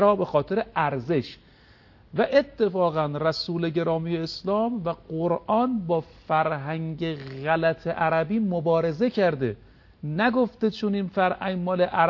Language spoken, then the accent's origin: Persian; Iran; چرا ما که ایرانی هستیم یا فرهنگ‌های دیگه مجبوریم